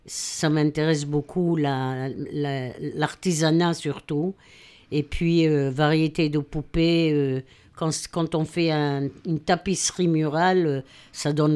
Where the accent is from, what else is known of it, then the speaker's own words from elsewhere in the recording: Israel; now in France; Je suis plutôt retournée chez moi en Israël une fois par an.